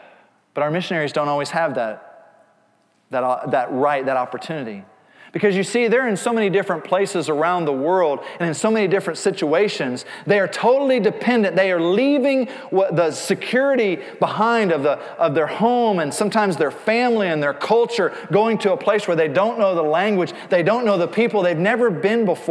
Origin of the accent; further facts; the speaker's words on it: Indiana, United States; now in Kansas, United States; I'm originally from Indiana, but now being in Kansas, you know, almost 25 years, my kids have been born and raised here. I'm Kansan.